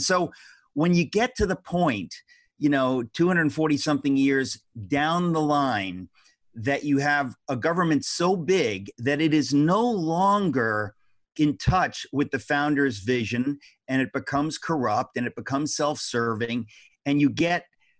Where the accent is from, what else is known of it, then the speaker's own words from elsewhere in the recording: United States; as an American who loves this country, it is really, really deeply horrifying, sickening to me that our government could get to the point where we would do these kinds of things.